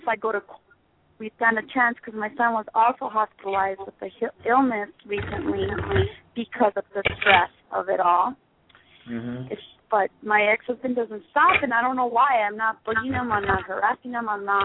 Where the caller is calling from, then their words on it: Arizona, United States; I'm from Arizona.